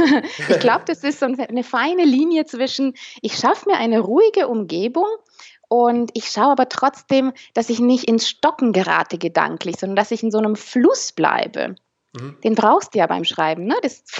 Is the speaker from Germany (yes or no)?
no; Romania; Ich bin nämlich selber aus Osteuropa, Rumänin.